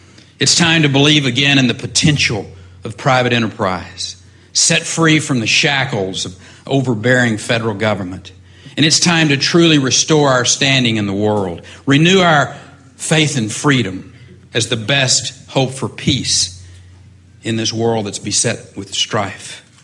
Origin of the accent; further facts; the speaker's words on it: Texas, United States; Now, I'm a Texan and I'm proud of it.